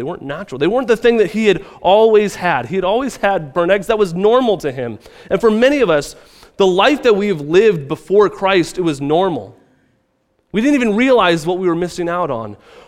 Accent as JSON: {"language": "English", "region": "Midwest", "country": "United States", "said": "We come from all different places. I come from the Midwest."}